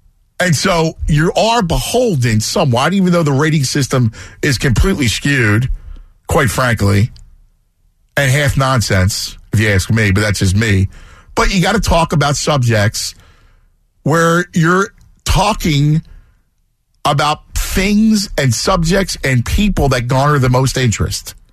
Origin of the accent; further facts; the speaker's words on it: Philadelphia, Pennsylvania, United States; accent: Philadelphia; I found myself somehow doing sports talk radio, even though I have a bad Philadelphia accent.